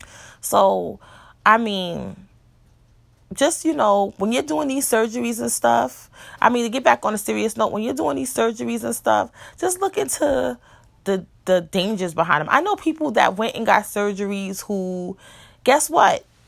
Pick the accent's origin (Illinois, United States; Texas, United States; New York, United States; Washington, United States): New York, United States; Mount Vernon; I live in Yonkers, you know, I'm from Mount Vernon, whatever, and all over the place